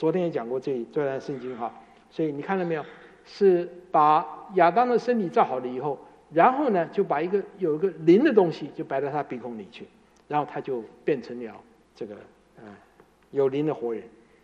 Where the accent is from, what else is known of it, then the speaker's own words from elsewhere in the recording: China; 犹太人呢的规矩跟我们中国人一样哈，我们中国人呢到年纪大的时候就开始为自己的后事准备了哈。